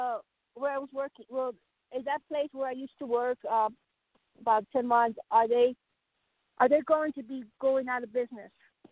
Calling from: Tennessee, United States; Tennessee.

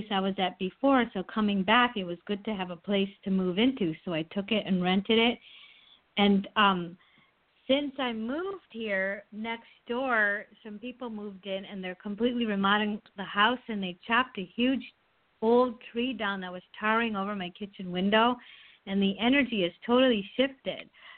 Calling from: Hawaii, United States; I'm calling from Hawaii.

